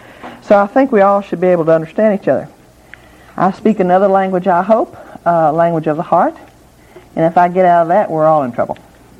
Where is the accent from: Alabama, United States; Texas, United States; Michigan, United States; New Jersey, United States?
Texas, United States; I think some of you think I'm from California. I am not. I'm sleeping out there, but I'm from Texas. And my family is Baptist.